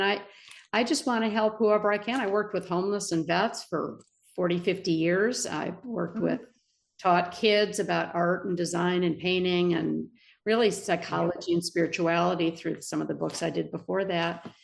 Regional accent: Michigan, United States; also born or lived in Florida; And I grew up on Lake Michigan and in Florida and on the water.

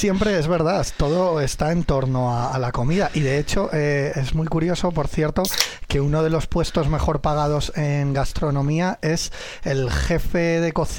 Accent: Bilbao, Basque Country, Spain; Yo es que el apellido no... Es que soy de San Blas.

